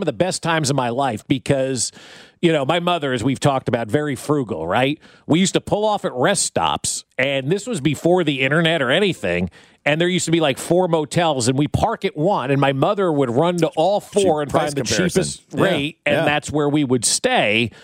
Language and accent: English; New Jersey, United States; When I grew up in New Jersey, we hated New Yorkers.